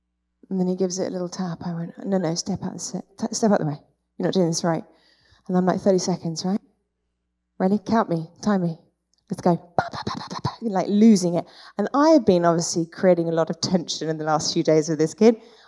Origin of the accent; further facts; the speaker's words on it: United Kingdom; And as a British person that likes to keep everything in, I didn't know what to do with this information.